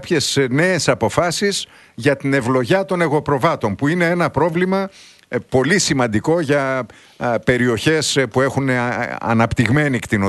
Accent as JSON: {"language": "Greek", "region": "Eastern Macedonia and Thrace", "country": "Greece", "said": "Εμένα όμως που είμαι από τον Εύρο, με ενδιαφέρει πάρα πολύ"}